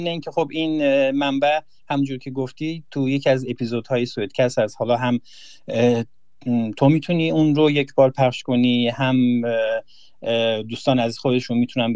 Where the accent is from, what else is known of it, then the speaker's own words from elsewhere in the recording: Iran; now in Sweden; برای ما که ایرانی هستیم و توی سوئد زندگی میکنیم